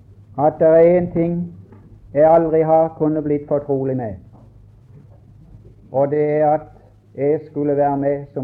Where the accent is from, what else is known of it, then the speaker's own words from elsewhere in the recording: Mosby, Agder, Norway; da vekkelsen hadde gått hjemme på Mosby